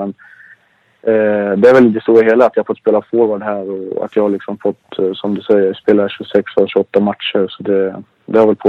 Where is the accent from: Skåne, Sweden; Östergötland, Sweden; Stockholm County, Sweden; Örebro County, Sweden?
Örebro County, Sweden; I själen känner jag mig nu som en närking, men de flesta säger att jag har gått över till östgötska, men det kan jag inte hålla med om faktiskt.